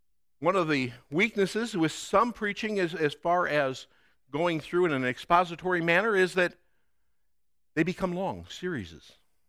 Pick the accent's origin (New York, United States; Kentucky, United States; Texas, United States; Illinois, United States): Illinois, United States; Chicago; I'm from Chicago. And I speak Chicago, but we're going to do it in English, Chicago style.